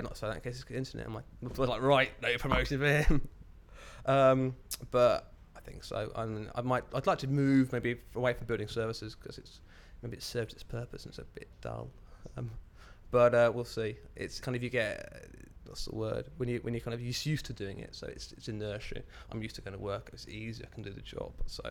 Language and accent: English; East of England, United Kingdom; I was born and brought up in Suffolk. It was quite rural, and it was kind of my escape. I was in a village with 3 miles nearest shop, 7 miles nearest town